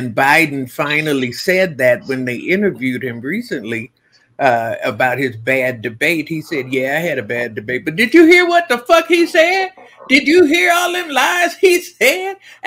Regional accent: Chicago, Illinois, United States; I'm from Chicago. If we hear gunshots, if we hear a car back up, if we hear anything, a balloon pop that sounds like a pop, we do not stand around and wait to see what happened.

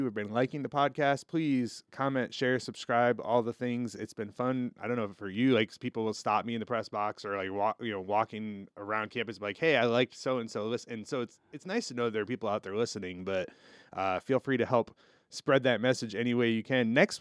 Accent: Michigan, United States; the other tradition for me is growing up in Michigan, the Lions always play at what time?

